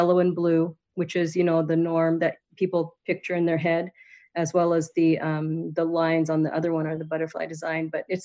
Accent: Angoon, Alaska, United States; also born or lived in Washington; I'm from Mangoon. I've lived here all of my life, other than when my parents went to school in Washington. and … My mom's Athabascan. My dad is Tlingit and Mexican. We all live here in Angoon.

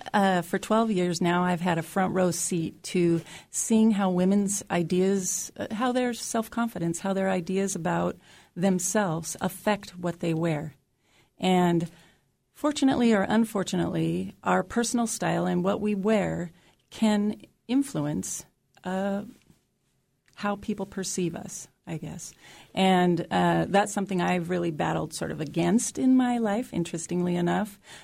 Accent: Alaska, United States; I grew up here. I grew up in Southeast Alaska, so I am completely on board with that.

